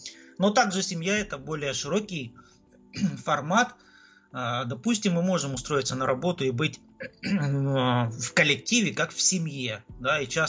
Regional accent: Krasnodar, Krasnodar Krai, Russia; из Краснодара. У нас немножко идет дождь. Я рад всех слышать.

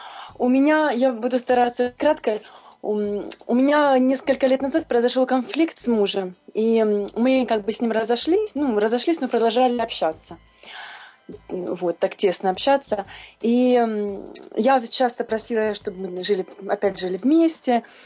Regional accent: Ukraine; now in Paris, France; потому что я живу во Франции, а сама я с Украины.

